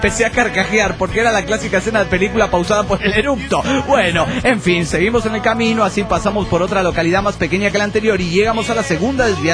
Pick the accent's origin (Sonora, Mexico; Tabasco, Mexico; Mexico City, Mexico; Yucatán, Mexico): Yucatán, Mexico; Mérida; Hola, soy … de Mérida, Yucatán, México.